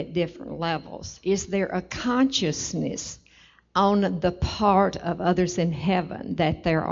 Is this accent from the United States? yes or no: yes; Mississippi, United States; I'm visiting from Mississippi.